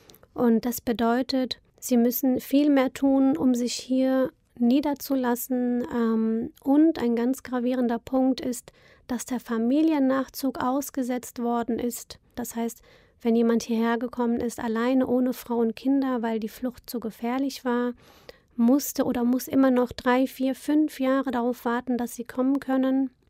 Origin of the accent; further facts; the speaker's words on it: Rüsselsheim, Hesse, Germany; also bis zu meinem 6. Lebensjahr waren wir in einer 2,5-Zimmer-Wohnung